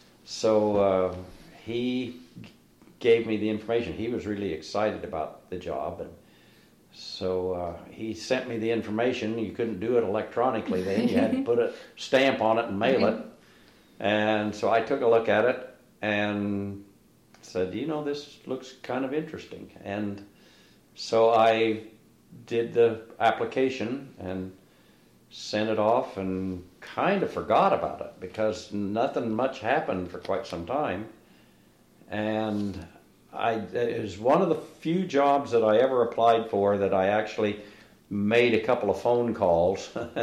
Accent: Concordia, Kansas, United States; also born or lived in Emporia / Topeka; In Kansas. Okay. Born in Emporia, Kansas, but we lived a short while in Topeka and then moved to Concordia, and all my schooling was at Concordia schools.

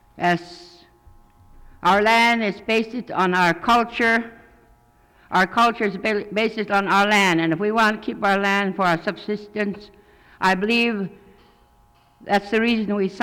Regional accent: Fairbanks, Alaska, United States; I'm a stockholder from Fairbanks area, and I also have land of 160 acres.

